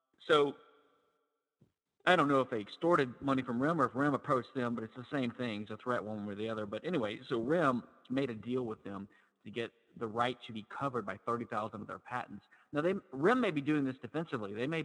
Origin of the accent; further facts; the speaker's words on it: Louisiana, United States; I'm from Louisiana, and so the New Orleans Saints is the professional American football team in New Orleans